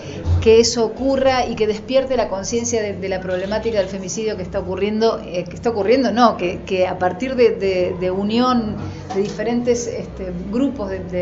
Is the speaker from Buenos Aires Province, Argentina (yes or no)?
no; Curuzú Cuatiá, Corrientes, Argentina; born there; porque como yo nací en Curuzucuatiá